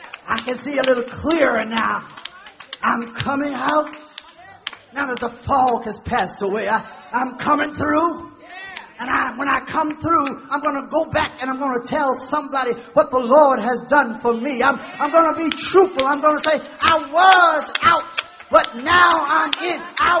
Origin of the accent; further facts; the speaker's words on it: United States; but when I can talk, I'm American.